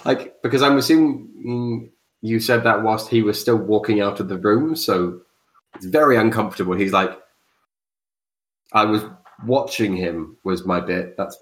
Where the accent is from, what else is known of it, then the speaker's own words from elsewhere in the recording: East of England, United Kingdom; I'm from Essex.